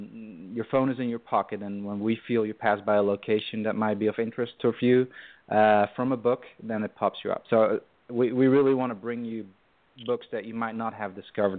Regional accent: Belgium; English is a second language; now in United States; I'm originally from Belgium, but our main audience is here in the U.S.

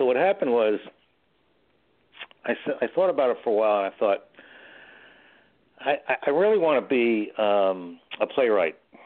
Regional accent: Miami, Florida, United States; moved away as an adult; also born or lived in New York; now in California, United States; I was actually born in New York, and then I grew up in Miami. Went to school at the University of Florida, but then I moved out here a long time ago, over 50 years ago

